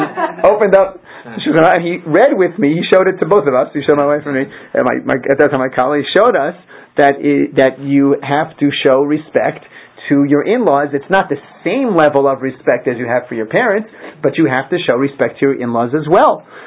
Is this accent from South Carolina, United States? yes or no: no; Philadelphia, Pennsylvania, United States; my family lives in Philadelphia. I grew up in Philadelphia